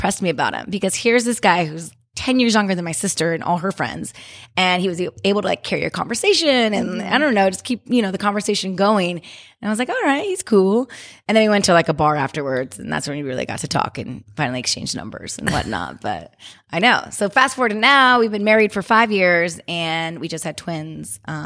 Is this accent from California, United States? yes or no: yes; Garden Grove, California, United States; Okay, so I am from Orange County. More specifically, I'm from born and raised in Garden Grove, California. And I lived there, my whole life. My parents immigrated from Peru and Mexico.